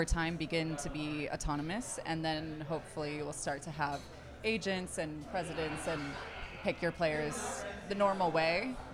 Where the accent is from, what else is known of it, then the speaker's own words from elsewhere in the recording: United States; I'm in America. Like, you can put me on any team and I will be okay because I get to play in my home country, so I don't care.